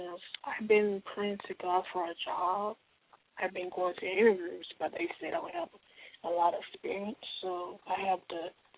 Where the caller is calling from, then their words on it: Orlando, Florida, United States; I'm calling from Orlando, Florida.